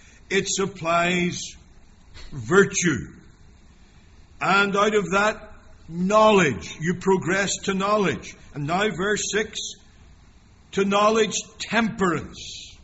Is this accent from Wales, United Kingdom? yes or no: no; Northern Ireland, United Kingdom; We come from Northern Ireland.